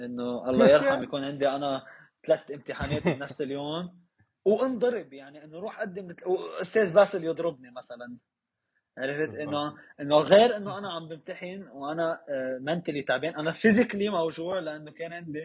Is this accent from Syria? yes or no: yes; Syria; ما تنسى قدين احنا سوري بس نحن بايج وبكوميونتي بتقدر تقول شوي متعب وتوكسيك